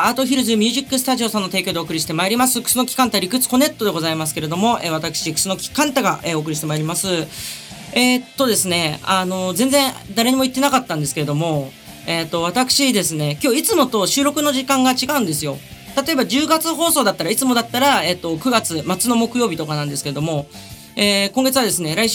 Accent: Urayasu, Chiba, Japan; 僕、新浦安っていう中流階級の町の出身なんですけれども

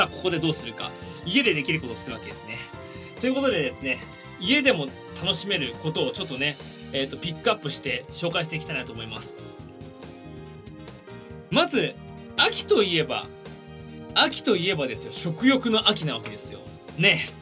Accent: Tokyo, Japan; 東京と生まれで東京育ちです。

